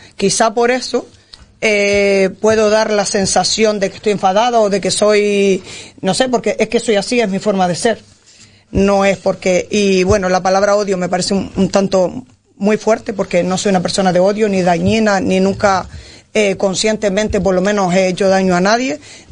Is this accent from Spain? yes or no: yes; Morro Jable, Canary Islands, Spain; estoy súper orgullosa de ser de este pueblo, de que la gente me conozca en este pueblo, porque realmente me conocen, porque nací aquí, mis padres, mis abuelos, mi familia, somos todos de Morrojable.